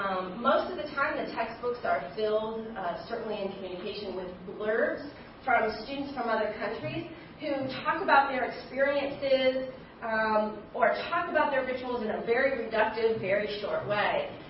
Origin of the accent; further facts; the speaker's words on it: Hawaii, United States; I grew up in Hawaii, where the ocean is sacred.